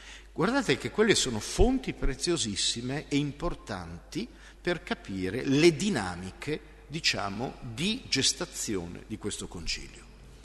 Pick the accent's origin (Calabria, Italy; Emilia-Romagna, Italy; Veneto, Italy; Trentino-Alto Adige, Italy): Trentino-Alto Adige, Italy; Trento; Lo stesso da dove vengo io, da Trento, è un concilio europeo Trento.